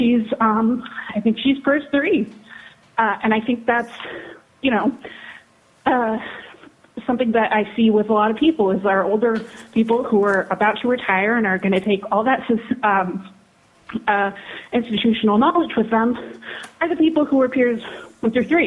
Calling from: Anchorage, Alaska, United States; I am representing myself, and I am calling from Anchorage.

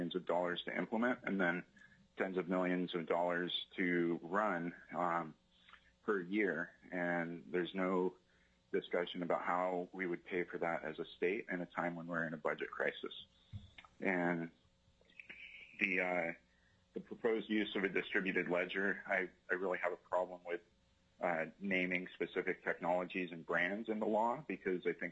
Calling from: Anchorage, Alaska, United States; I'm calling in from Anchorage today to oppose SB 39.

